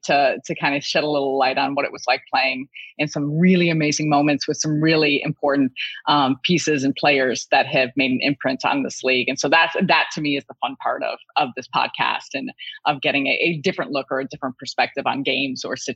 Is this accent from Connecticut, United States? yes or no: no; Chicago, Illinois, United States; I think I'm born and raised in Chicago